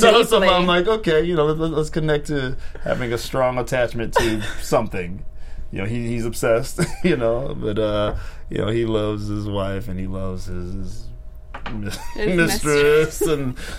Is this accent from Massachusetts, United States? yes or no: no; Chicago, Illinois, United States; also born or lived in North Carolina / San Diego / Virginia; now in Los Angeles, United States; I was born in Chicago, like Chicago proper, and then since my dad was a Marine, we moved to North Carolina for